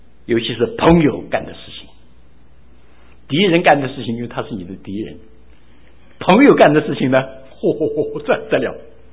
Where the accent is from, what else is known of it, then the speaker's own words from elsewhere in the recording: China; 这些冤结放在心中的时候，我们中国人有一些话叫做